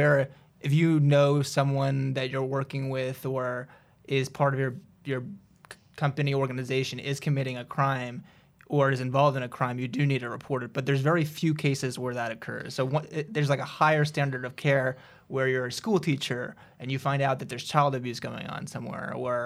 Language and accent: English; New Jersey, United States; there was a recent case in New Jersey, my home state where I grew up